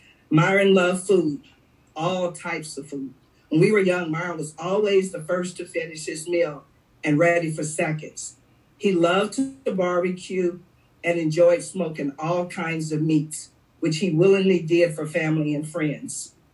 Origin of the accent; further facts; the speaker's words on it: East St. Louis, Illinois, United States; Growing up in East St. Louis, we didn't hit the clubs until 11 o'clock at night